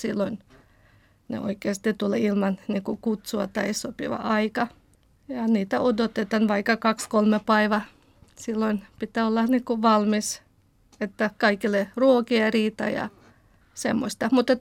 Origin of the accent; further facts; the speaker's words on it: Western Ukraine, Ukraine; Ja Länsi-Ukrainassa, mistä itse olen kotoisin, siihen kuuluu ehkä enemmän lihaa ja pappuja